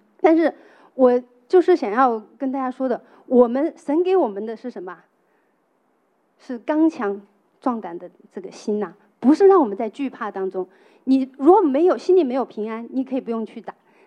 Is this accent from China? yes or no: yes; China; 我们中国人里面有一句话叫做"能者多劳"